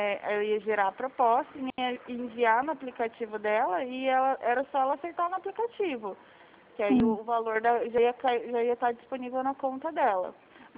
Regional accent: Presidente Prudente, São Paulo, Brazil; eu sou de Presidente Prudente no interior de São Paulo

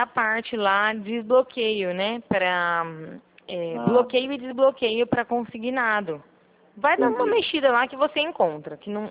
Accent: Marília, São Paulo, Brazil; De Marília, tá? Aqui Marília. No interior de São Paulo mesmo.

